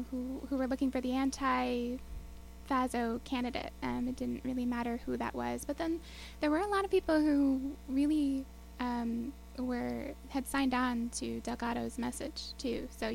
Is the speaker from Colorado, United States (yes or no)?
no; New York, United States; Well, I grew up in Dutchess County, so you know, I've gone away and come back a few times.